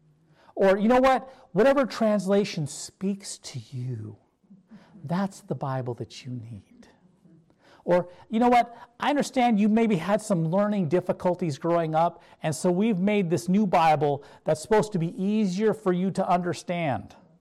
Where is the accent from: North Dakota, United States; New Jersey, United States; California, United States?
North Dakota, United States; growing up, I grew up in North Dakota. Groves meant nothing to me.